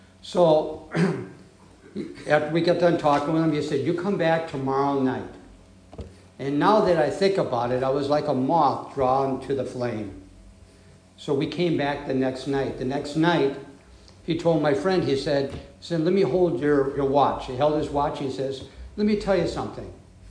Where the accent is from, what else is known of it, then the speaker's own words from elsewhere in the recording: Racine, Wisconsin, United States; I was raised in Racine, Wisconsin, and I was brought up as an Episcopalian.